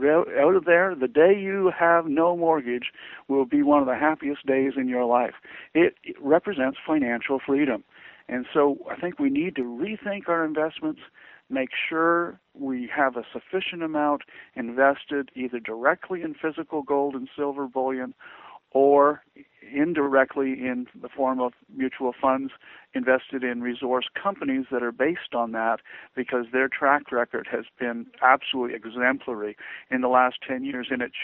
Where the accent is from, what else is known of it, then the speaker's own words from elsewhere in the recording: Canada; I'm a Canadian